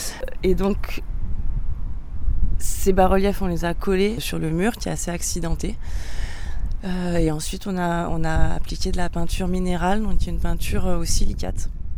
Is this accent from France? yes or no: yes; Montpellier, Occitanie, France; Alors moi je viens de Montpellier